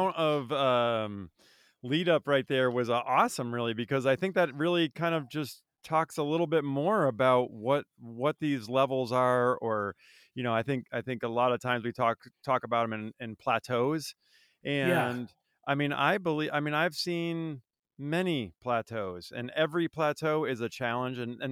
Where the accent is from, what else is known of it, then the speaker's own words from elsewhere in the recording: Vermont, United States; and I grew up in Vermont, for those of you that didn't know.